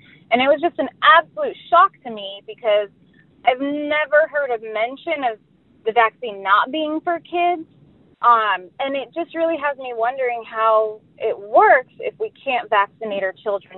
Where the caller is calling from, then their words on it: Aberdeen, North Carolina, United States; I'm calling from Aberdeen, North Carolina.